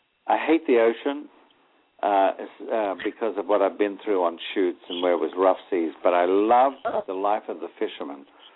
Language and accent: English; Australia; as a young boy, when I was raised in Australia